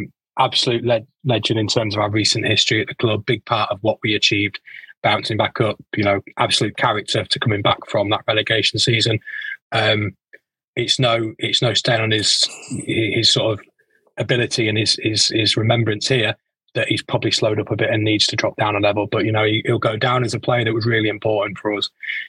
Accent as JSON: {"language": "English", "town": "Rotherham", "region": "Yorkshire and the Humber", "country": "United Kingdom", "said": "I'm from Rotherham."}